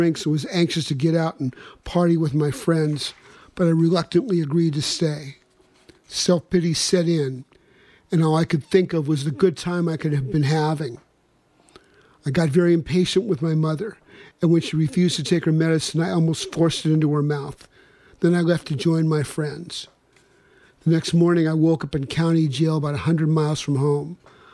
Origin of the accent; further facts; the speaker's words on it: Canada; What about me? I'm a red-headed Indian." I grew up on a reservation in Canada. As a young fellow, I was a proud Mi'kmaq Indian.